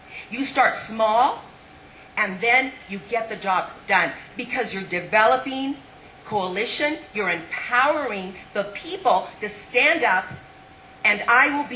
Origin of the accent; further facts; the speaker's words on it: Long Beach, California, United States; Because I was raised in Long Beach. I raised my children in Long Beach.